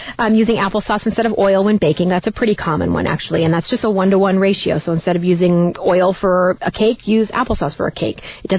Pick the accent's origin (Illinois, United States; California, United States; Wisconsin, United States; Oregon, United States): California, United States; I actually, growing up in California, not Northern California, but Southern California has a lot of avocado.